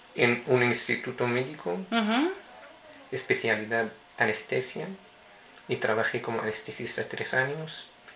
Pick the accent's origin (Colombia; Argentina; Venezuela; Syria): Syria; Damascus, Damascus Governorate; Spanish is a second language; now in Spain; Soy sirio, de Damasco, de la capital